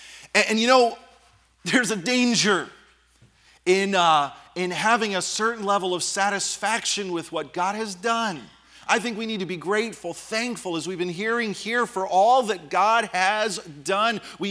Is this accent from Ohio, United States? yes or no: no; New Jersey, United States; one of my relatives in the church that I grew up in out in New Jersey.